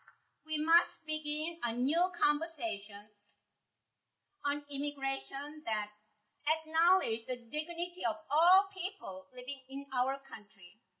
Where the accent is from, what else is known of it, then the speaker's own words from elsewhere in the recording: United States; I am American. I am a Korean American.